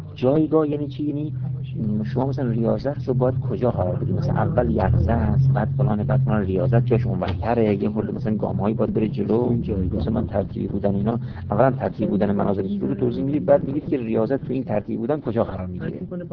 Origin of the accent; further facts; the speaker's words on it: Iran; ما ایرانی هستیم اینجوری دیگه میبینیم